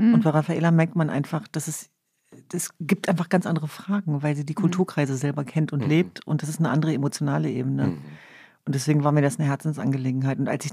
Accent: Hanover, Lower Saxony, Germany; Ja, bei uns in Hannover gab es ja das Schützenfest.

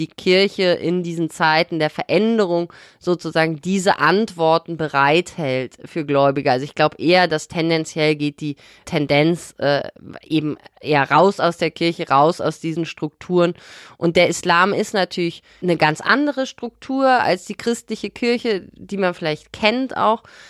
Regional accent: Bonn, North Rhine-Westphalia, Germany; Und der Kontext, wo wir groß geworden sind in Bonn

